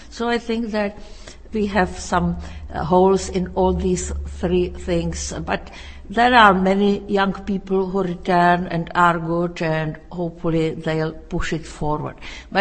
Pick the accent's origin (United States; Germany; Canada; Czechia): Czechia; moved away as an adult; I was raised in Czechoslovakia and I just loved the country.